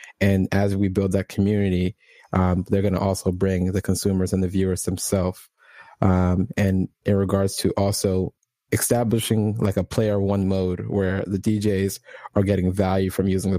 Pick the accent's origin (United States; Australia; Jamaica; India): Jamaica; I'm Jamaican, and when I just heard about it and tuned